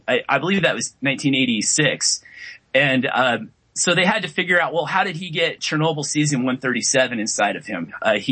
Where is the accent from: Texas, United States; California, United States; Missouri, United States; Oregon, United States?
Oregon, United States; Medford; at least one had landed in my hometown of Medford, Oregon, just a few miles from where I currently live